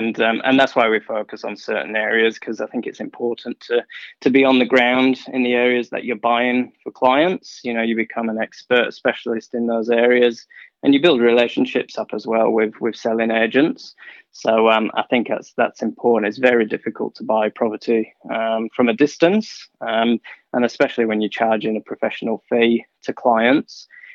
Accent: England, United Kingdom; moved away as an adult; So I went to primary and high school in my hometown, and then I studied architectural engineering at Leeds University.

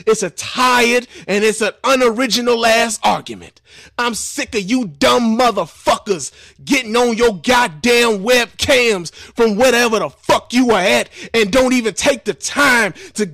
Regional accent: Chicago, Illinois, United States; My soul is disturbed because I'm from Chicago. I've been on those Chicago streets.

